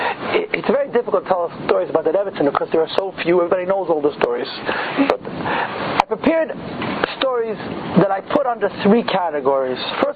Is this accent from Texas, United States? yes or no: no; Crown Heights, New York, United States; I grew up in Crown Heights. I've been around.